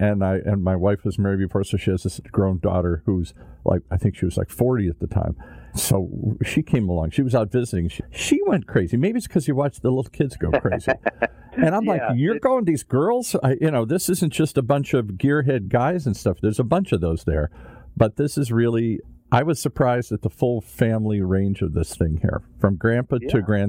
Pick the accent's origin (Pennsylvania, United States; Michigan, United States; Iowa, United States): Michigan, United States; Detroit; I grew up in that era. I grew up in Detroit and Motown and stuff. Everybody's dad worked in a factory or for the company or something here.